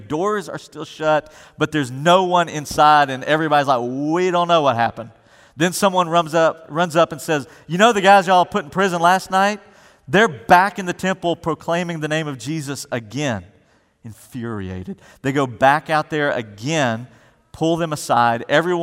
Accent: Center Point, Alabama, United States; But when I was growing up in Birmingham, specifically in the community of Center Point, Alabama, there was a guy in front of our grocery store called Food World.

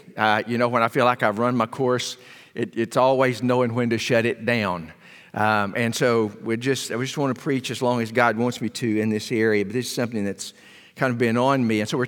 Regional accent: Arkansas, United States; It's no chance that I'm here, that I relocated from South Arkansas and came this way.

